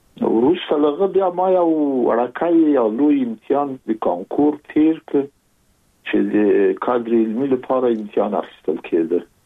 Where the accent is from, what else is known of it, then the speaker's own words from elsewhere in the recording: Kabul, Afghanistan; زه زېږېدلی په کابل کې یم. د کابل په چاګي کې ګزرګا پله ته ورڅېرمه، او کلی د ښکلا خان کلا، هلته زه زېږېدلی یم.